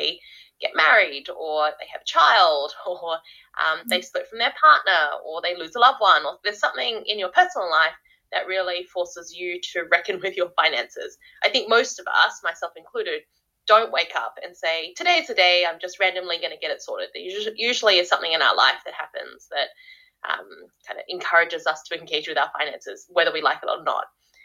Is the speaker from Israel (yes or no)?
no; Sydney, New South Wales, Australia; moved away as an adult; now in New Zealand; So I'm actually an Aussie transplant. I grew up in Sydney. That's where I studied.